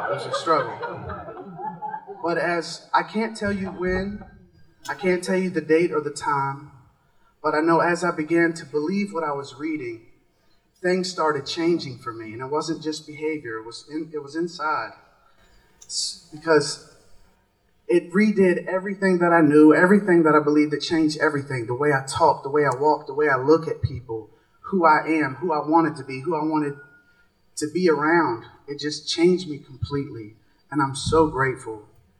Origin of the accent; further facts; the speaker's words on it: Richmond, Virginia, United States; I'm from Richmond, Virginia. I'm 27.